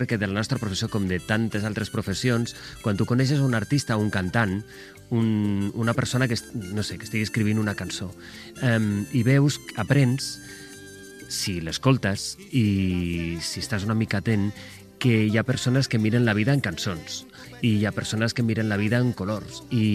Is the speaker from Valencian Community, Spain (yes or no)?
yes; Valencia, Valencian Community, Spain; moved away as an adult; now in Barcelona, Spain